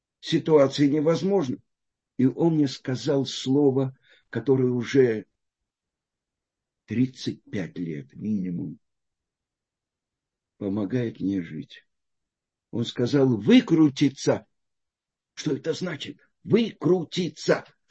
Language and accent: Russian; Odesa, Odesa Oblast, Ukraine; Мой племянник приехал, я одессит, он приехал из Одессы.